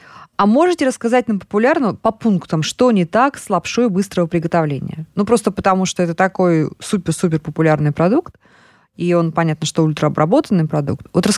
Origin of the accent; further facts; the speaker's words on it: Siberia, Russia; Давайте как сибиряк сибиряку, да? Значит, пельмени, сказали вы, но мы-то с вами как сибиряки знаем, да?